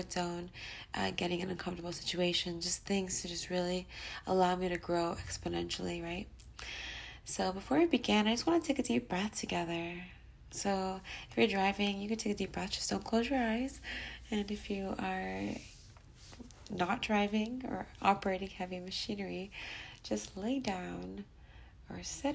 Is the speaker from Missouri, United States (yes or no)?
no; Los Angeles, California, United States; I'm from Los Angeles, born and raised.